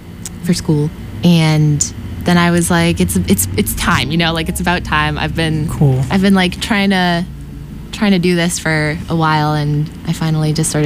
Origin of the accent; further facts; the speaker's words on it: Worcester, Massachusetts, United States; I lived like in the woods, sort of like on a dead end street. But it was good. I was part of the like Lithuanian American community there.